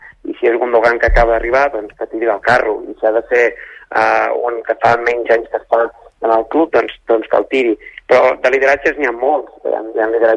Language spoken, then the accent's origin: Catalan; Catalonia, Spain